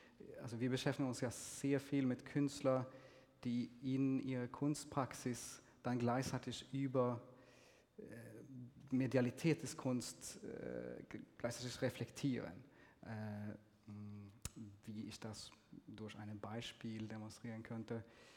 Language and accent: German; Sweden; German is a second language; weil ich komme ursprünglich aus Schweden, ich drücke mich viel eleganter aus auf Schwedisch oder Englisch